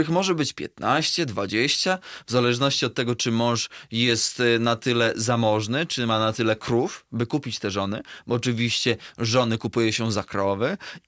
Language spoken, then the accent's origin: Polish; Podlaskie Voivodeship, Poland; białego człowieka, takiego jak ja z Podlasia